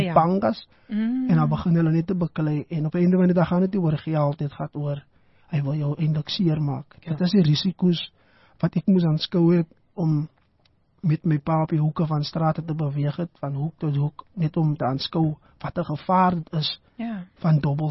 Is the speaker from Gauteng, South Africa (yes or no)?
no; Western Cape, South Africa; soos ek groot geword het in Valapak, jy weet, en ek dink oor die skaap, die Kaapse Skiereiland, is daar bende aktiwiteite